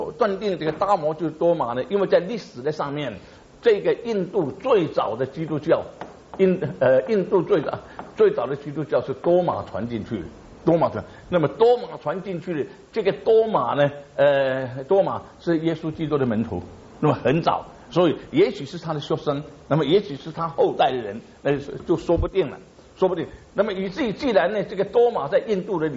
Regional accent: Singapore; 因为从前我小的时候在新加坡，我们就认为说你可以写一封信

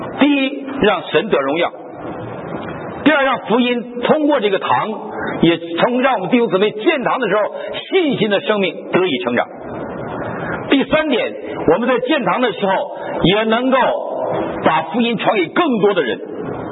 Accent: China; 我们大陆人

